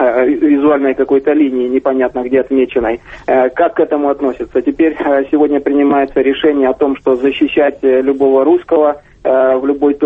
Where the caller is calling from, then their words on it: Moscow, Russia; из Москвы.